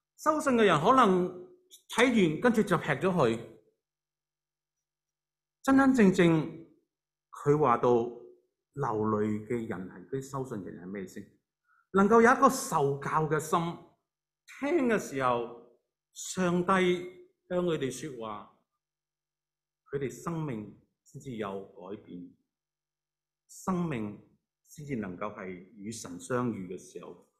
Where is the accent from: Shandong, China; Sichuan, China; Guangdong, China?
Guangdong, China; 所以我们广东人说